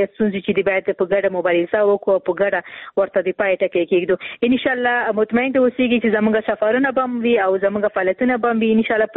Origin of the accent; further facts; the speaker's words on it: Khost, Afghanistan; ورور زه هم د خوست یم